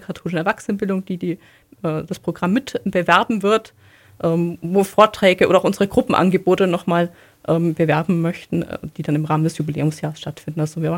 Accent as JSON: {"language": "German", "town": "Wesslingen", "country": "Germany", "tie": "born or raised there", "said": "Das ist so die kirchliche Seite, wo ich aufgewachsen bin. Natürlich in Wesslingen auch in einer traumhaften Landschaft. Also der See ist ja die Dorfmitte."}